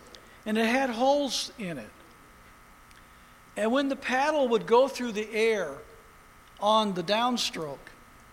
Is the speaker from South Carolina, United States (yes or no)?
no; Indiana, United States; I grew up in the Hoosier State basketball state of America